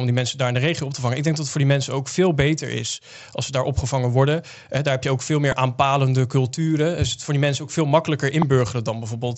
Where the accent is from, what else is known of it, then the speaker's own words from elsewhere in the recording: Zevenhuizen, South Holland, Netherlands; ik kom uit Zevenhuizen. Daar hebben we natuurlijk de schitterende molen, Viergang.